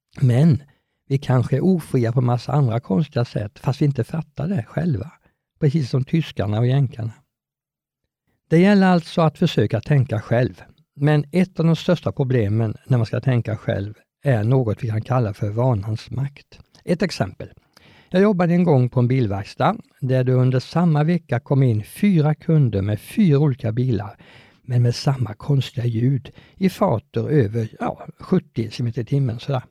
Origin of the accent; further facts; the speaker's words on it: Vetlanda, Jönköping County, Sweden; born there; Jag föddes som sagt på BB i Vetlanda.